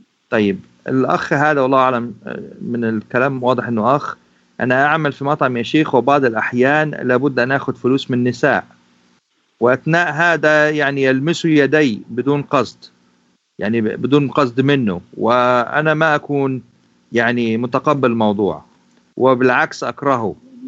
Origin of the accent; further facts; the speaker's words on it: Egypt; زي ما بنعمل في عندنا في مصر